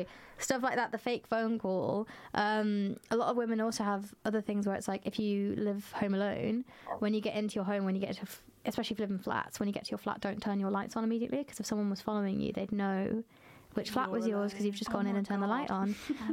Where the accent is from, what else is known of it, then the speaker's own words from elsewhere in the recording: East Midlands, United Kingdom; because I grew up, I'm from Lincolnshire, so I'm from the countryside, so it's all quiet, that like dark open spaces